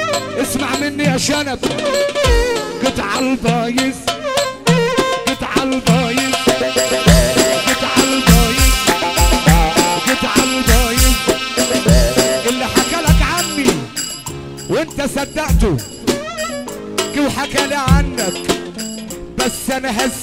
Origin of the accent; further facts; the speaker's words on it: Gharbia, Egypt; احنا عندنا في الغربية